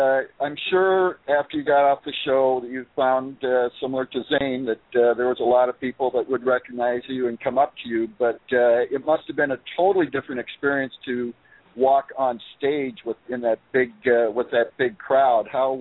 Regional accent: Minnesota, United States; born there; from Minnesota. I've I was born there, but I've lived many, many places all over the country.

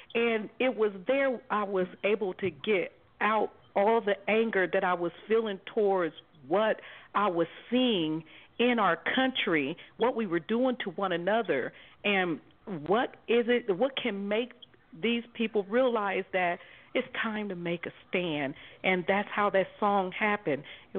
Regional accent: Columbus, Ohio, United States; born there; now in Las Vegas, United States; I was born in Columbus, Ohio. And where I live now is in Las Vegas.

